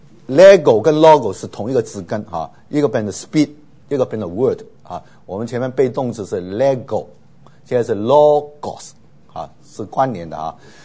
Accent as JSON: {"language": "Chinese", "country": "China"}